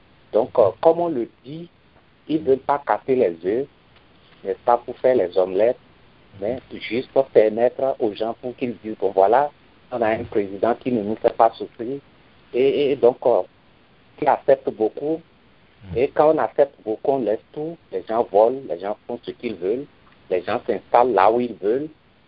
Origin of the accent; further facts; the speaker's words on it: Cotonou, Littoral, Benin; nous sommes nés au Bénin. On est presque nés, disons, à l'orée des indépendances, si je pourrais le dire. Et on a grandi à Cotonou, on a grandi jusqu'à ce que nous soyons ici dans ce pays.